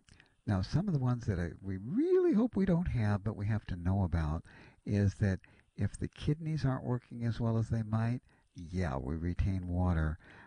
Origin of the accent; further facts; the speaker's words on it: Ohio, United States; I grew up in Ohio. We had a big old yard.